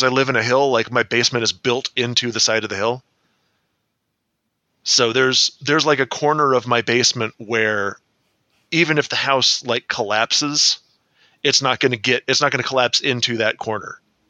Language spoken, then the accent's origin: English; California, United States; And, people out here, like, they hear that we're from California.